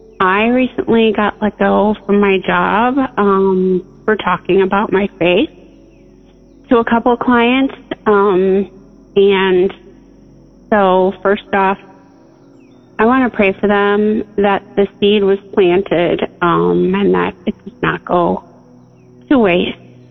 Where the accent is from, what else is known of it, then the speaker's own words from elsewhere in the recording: Wisconsin, United States; I'm from Wisconsin.